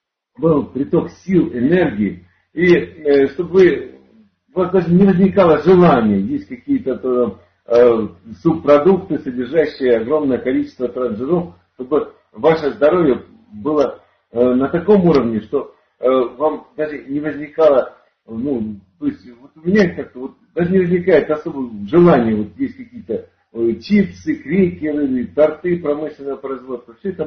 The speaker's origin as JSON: {"language": "Russian", "region": "Far East", "country": "Russia", "tie": "born or raised there", "said": "Я очень люблю рыбу, я вырос на Дальнем Востоке."}